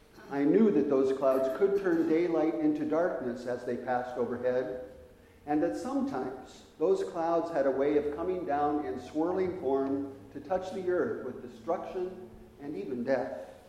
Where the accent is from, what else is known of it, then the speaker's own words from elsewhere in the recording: Iowa, United States; As a child growing up in Iowa, I can remember being fascinated by clouds.